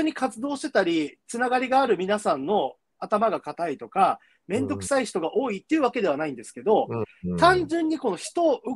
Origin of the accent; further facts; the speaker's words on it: Okinawa, Japan; 僕の地元の沖縄3区は島尻さんが勝ちましたけど、